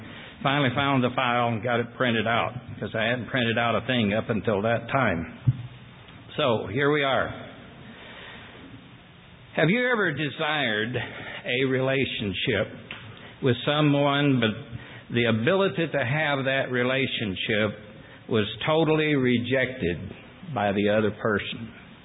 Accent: Appalachia, United States; Of course, we grew up back in the Appalachian Mountains, the foothills of Cumberland Mountains.

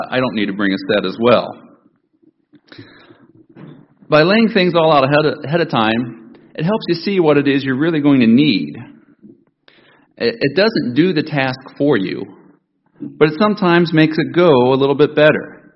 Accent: Ohio, United States; Now, as most of you know, I'm from up north. I'm from Ohio.

